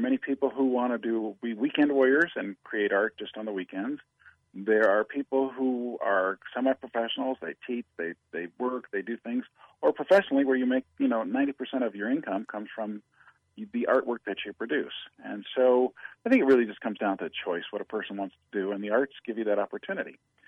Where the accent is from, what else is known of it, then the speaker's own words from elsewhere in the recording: Denver, Colorado, United States; Sure. I'm born and raised in Denver, Colorado.